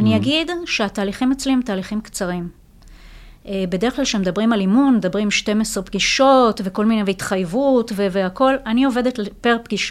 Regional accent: Rosh HaAyin, Central District, Israel; אז אני מראש העין

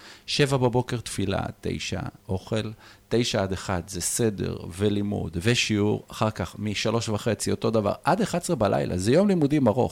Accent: Bnei Brak, Tel Aviv District, Israel; now in Elad, Israel; כי אני גדלתי בבני ברק בשנות ה-80, אני בן 46

